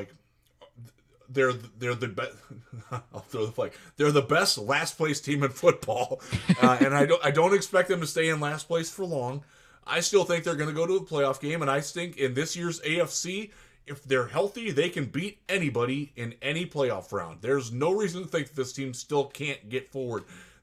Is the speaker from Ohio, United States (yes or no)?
yes; Cleveland, Ohio, United States; but this is my hometown team, man, and I like a lot of the guys on this team.